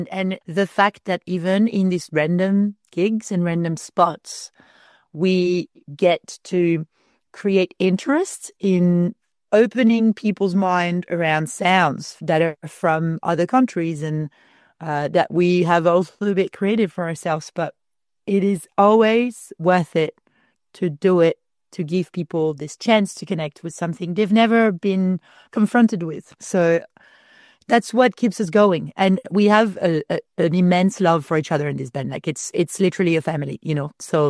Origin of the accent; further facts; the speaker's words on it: France; English is a second language; starting a band in a country where you don't speak the native tongue, as good English as I speak, I'm still very French.